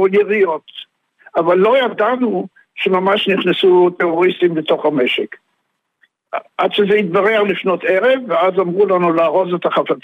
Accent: Tel Aviv, Tel Aviv District, Israel; also born or lived in Leipzig, Germany; אני נולדתי בשנת 1925, בגרמניה. עליתי ארצה עם המשפחה בשנת 1936, וסיפור למה עלינו ואיך עלינו, וגרתי בתל אביב, וביקרתי בבית ספר עממי, אחר כך בגימנסיה בלפור.

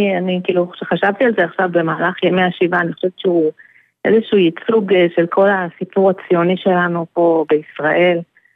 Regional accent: Nir Oz, Southern District, Israel; now in Lehavim, Israel; אני גרה בלהבים, אנחנו 4 אחים במשפחה, כולנו גדלנו בקיבוץ ניר עוז, ילדות פסטורלית ומאושרת ויפה ושקטה

